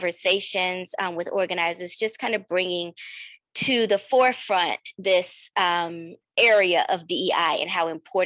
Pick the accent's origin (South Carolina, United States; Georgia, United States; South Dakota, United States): South Carolina, United States; since a young girl growing up in South Carolina, and like always needing to have things in place and in order.